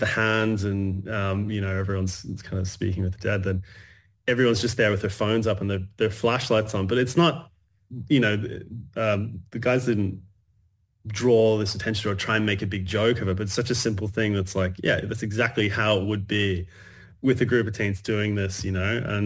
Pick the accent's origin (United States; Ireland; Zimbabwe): Ireland; now in Australia; being born here and growing up in Ireland and then coming back here